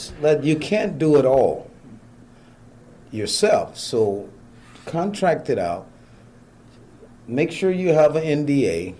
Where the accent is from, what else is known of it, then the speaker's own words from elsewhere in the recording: Waterloo, Iowa, United States; now in Des Moines, United States; I'm originally from Waterloo, out of Waterloo, and I moved to Des Moines 5 years ago.